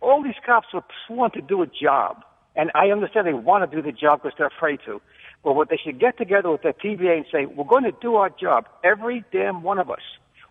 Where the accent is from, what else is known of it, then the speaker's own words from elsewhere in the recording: Lindenhurst, New York, United States; I grew up in Lindenhurst. We were your rivals. You were West Babylon. We were Lindenhurst.